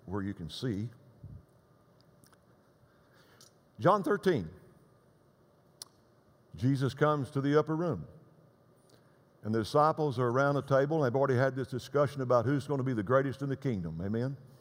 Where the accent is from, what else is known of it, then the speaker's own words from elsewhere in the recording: Texas, United States; I'm from West Texas, remember.